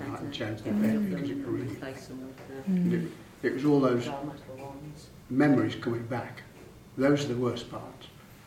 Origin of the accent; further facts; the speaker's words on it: Coventry, West Midlands, United Kingdom; also born or lived in Scotland; No, I left there when I was 18 months old.